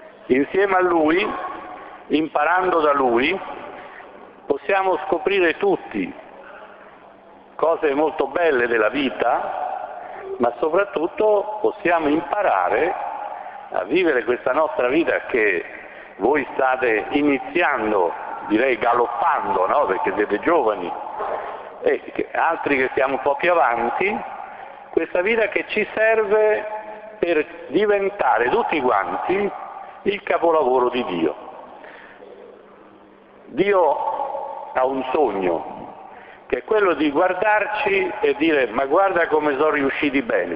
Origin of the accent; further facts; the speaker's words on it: Rome, Lazio, Italy; Che io, che sono vissuto sempre a Roma, che non conoscevo Salerno così, adesso invece sono qui insieme a voi.